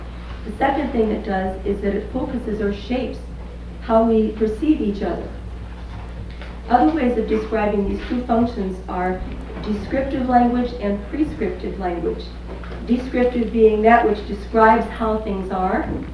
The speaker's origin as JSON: {"language": "English", "town": "Chico", "region": "California", "country": "United States", "said": "I'm from Chico, California"}